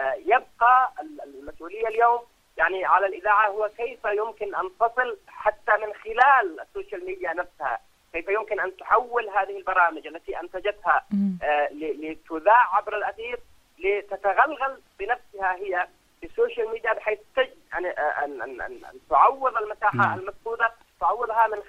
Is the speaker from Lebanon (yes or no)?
no; Yemen; هناك الكثير من الإذاعات مثلا عندنا في اليمن